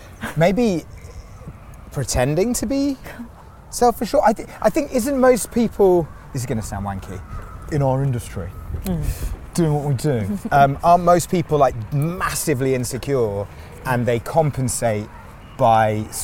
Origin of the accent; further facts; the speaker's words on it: Tadcaster, Yorkshire and the Humber, United Kingdom; also born or lived in London; I was born in London back in the mists of time in the mid-80s. And then we moved up to Yorkshire in, like, 1989, 1990.